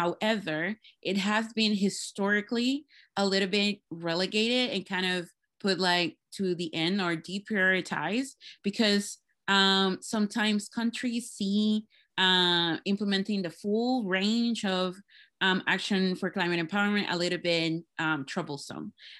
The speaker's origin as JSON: {"language": "English", "country": "Puerto Rico", "said": "I am originally from Puerto Rico."}